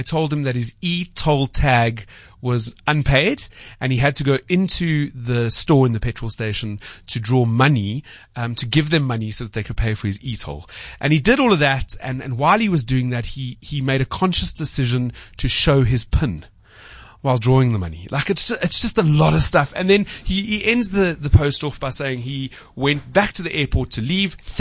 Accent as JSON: {"language": "English", "country": "South Africa", "said": "Yes, I'm South African"}